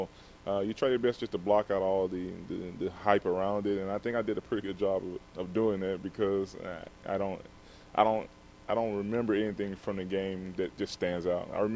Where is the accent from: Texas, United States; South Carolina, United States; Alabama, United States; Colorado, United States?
Alabama, United States; You know, I grew up in Alabama. I grew up around NASCAR.